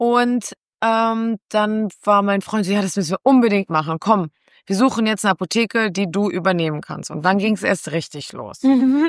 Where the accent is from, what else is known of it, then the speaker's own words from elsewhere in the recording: Berlin, Germany; ich komme aus Berlin, ich bin hier geboren